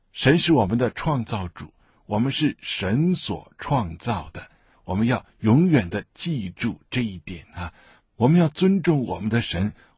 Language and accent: Chinese; Beijing, China; now in Australia; 我自己呢是在北京出生北京长大的，所以我对自己的同胞呢也有一份特别的感情。后来呢1989年的时候，我有机会来到澳大利亚，在这边呢受了神学的训练。